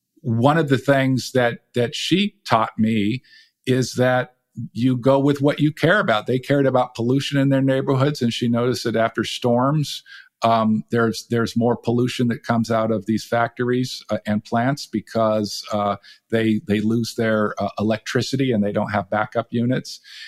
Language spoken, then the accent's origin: English; Las Vegas, Nevada, United States; I grew up in Las Vegas. I grew up in Nevada. So I think a lot about deserts and heat waves.